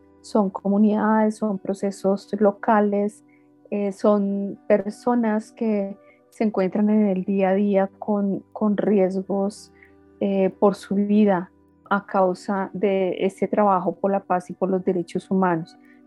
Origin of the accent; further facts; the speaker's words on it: Colombia; colombiana, y desde hace un año estoy trabajando